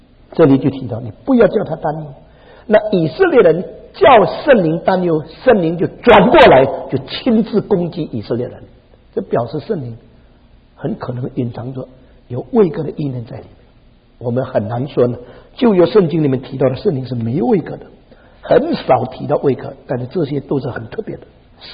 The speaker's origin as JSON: {"language": "Chinese", "country": "Indonesia", "said": "这里只有我是印尼来的，"}